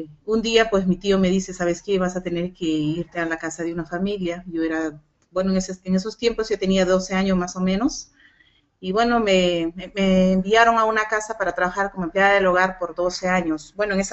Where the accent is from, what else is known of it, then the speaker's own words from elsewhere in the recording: Cajatambo, Lima, Peru; also born or lived in Gorgor; Yo soy de Perú, de provincia de Cajatambo, Lima, es la Sierra de Lima. Soy de padres provincianos, somos 9 hermanos, 8 mujeres, un varón. Bueno, desde niña yo toda mi niñez he vivido en Cajatambo, en Gorgor